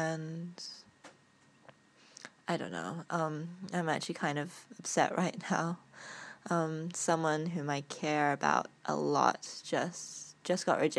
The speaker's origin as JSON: {"language": "English", "country": "New Zealand", "accent": "New Zealand", "said": "my New Zealand accent"}